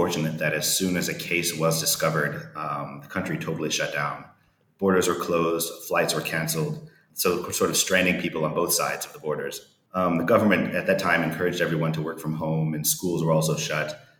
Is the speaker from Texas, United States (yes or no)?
yes; Texas, United States; Growing up in Texas, we all started studying Spanish when we were in kindergarten.